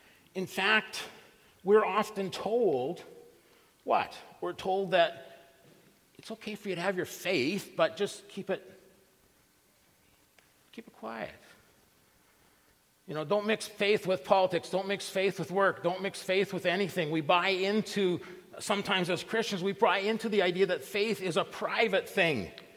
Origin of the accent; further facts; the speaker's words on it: Saskatchewan, Canada; I grew up in Saskatchewan.